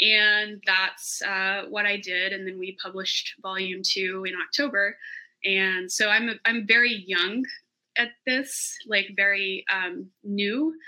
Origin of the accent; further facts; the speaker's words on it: Arkansas, United States; But I grew up in poverty in Arkansas, and I was the first person in my family to attend and graduate college.